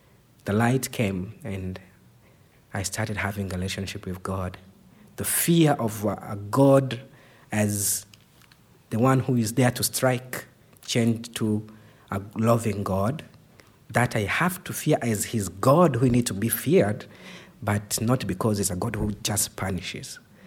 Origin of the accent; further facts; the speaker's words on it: Burundi; now in Kenya; I am working in Kenya right now, but I come from Burundi.